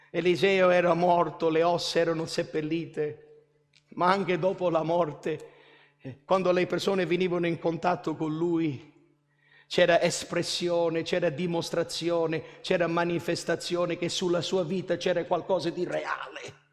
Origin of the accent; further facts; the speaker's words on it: Canada; i visi di tanti fratelli con cui sono cresciuto in Canada non ci sono più